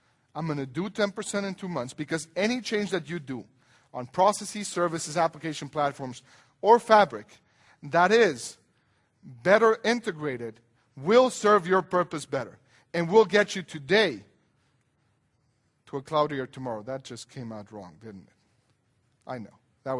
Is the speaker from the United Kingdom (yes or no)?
no; Mexico; Well, I'm not from Belgium. I'm Mexican. But you know what? It's cloudy enough for me in Cancun.